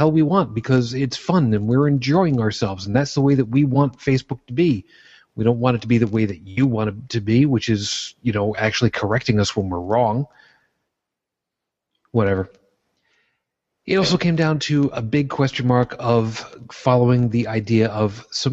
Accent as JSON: {"language": "English", "region": "New York", "country": "United States", "tie": "born or raised there", "also_born_or_lived": "Brooklyn", "lives_now": "Buffalo, United States", "said": "I was born in Brooklyn, New York, to a Roman Catholic family, raised on Long Island. I am now living outside of Buffalo, New York, and am an unabashed atheist."}